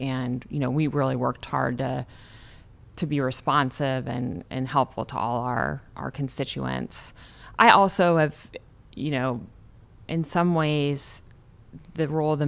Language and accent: English; Ohio, United States; And then the legislator from my hometown was term limited, and she and I had long conversations about, you know, returning home and running for the seat. She was looking for a candidate. It's a tough district. It's a swing district. There are very few of those in Ohio right now